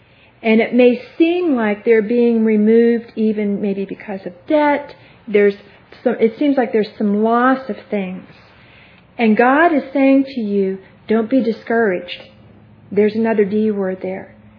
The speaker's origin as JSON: {"language": "English", "town": "Pittsburgh", "region": "Pennsylvania", "country": "United States", "said": "because I'm from Pittsburgh, I'm sorry."}